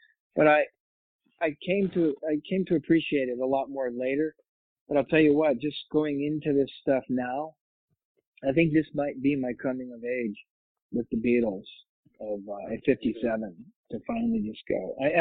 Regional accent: Chicago, Illinois, United States; There are about 10, maybe a dozen fans that I grew up with in Chicago.

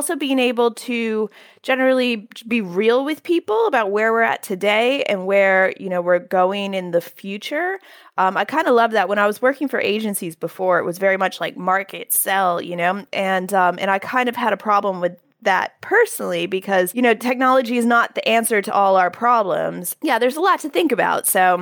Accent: Fairfax, Virginia, United States; moved away as an adult; also born or lived in Pittsburgh / Manhattan / China; now in United Kingdom; I was born in Pittsburgh, but raised in Fairfax, Virginia, right outside Washington, D.C. And then I went to college in Manhattan, and then I moved to China

